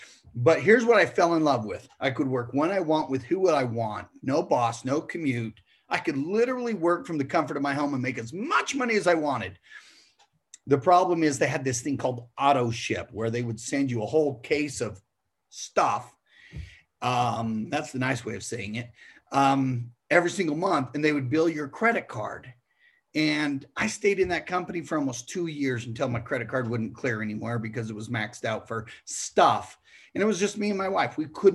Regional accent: Utah, United States; I know we're from Utah.

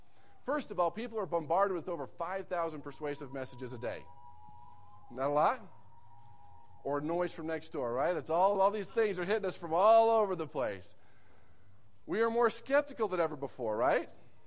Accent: California, United States; I grew up in California.

